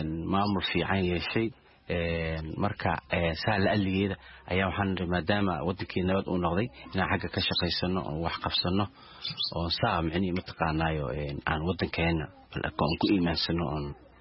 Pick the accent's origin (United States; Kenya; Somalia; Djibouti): Somalia; Mogadishu, Banaadir; born there; moved away; magaalada Muqdisho ku dhashay waxaan ka qaxay xamar 2006 aan ka qaxay xilligii dagaalka cadoonkii Ethiopia jiray